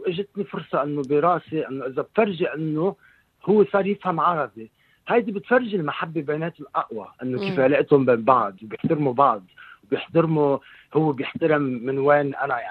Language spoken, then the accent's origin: Arabic; Lebanon; ومع من وين أنا يعني بيجي من لبنان ك يعني أنا رجال عربي من أهل العرب، ربيت بين العرب، سو هيدا هو مصدري أصلا.